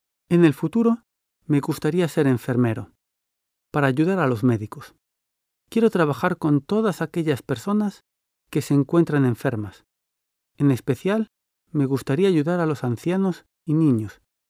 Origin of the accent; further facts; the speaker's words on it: Oviedo, Asturias, Spain; Fue en mi ciudad natal, Oviedo.